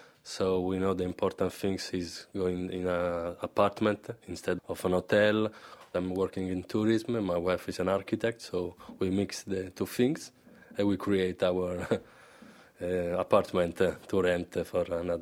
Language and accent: English; Rome, Lazio, Italy; now in Barcelona, Spain; I'm from Italy. I'm originally from Rome, but I live in Barcelona from 8 years.